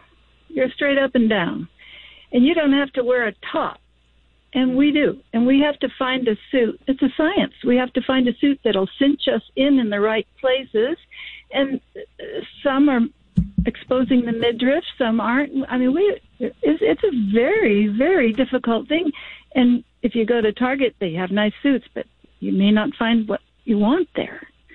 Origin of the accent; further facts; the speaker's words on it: California, United States; It's like a California winter day. I'm from California.